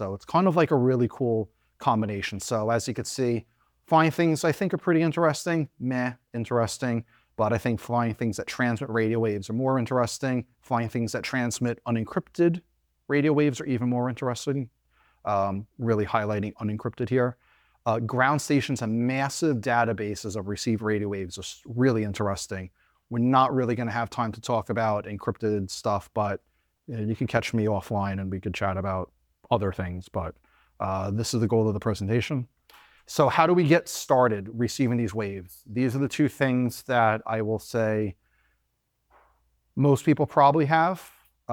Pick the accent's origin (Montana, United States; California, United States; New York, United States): New York, United States; Bethpage; I grew up in Bethpage, where Grumman is